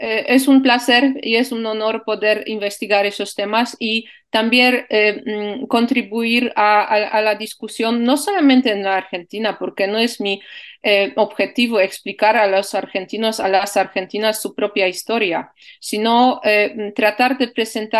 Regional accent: Poland; porque yo soy de Polonia y no tengo el sentimiento nacional porque no lo puedo tener

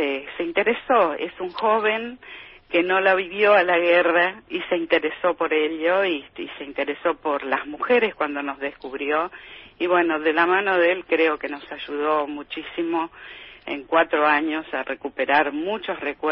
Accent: Argentina; somos argentinos y nacimos acá

